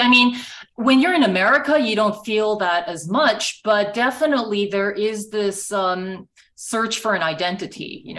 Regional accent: Japan; first language Japanese; English is a second language; So I was born in Japan, but I have a Korean background.

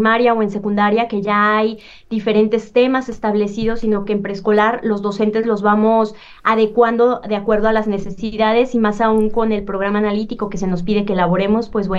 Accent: Michoacán, Mexico; Yo soy originaria allá de Michoacán, entonces pues no me tuve que mover tantísimo, y justo laboro en el municipio del que tuve la fortuna de nacer

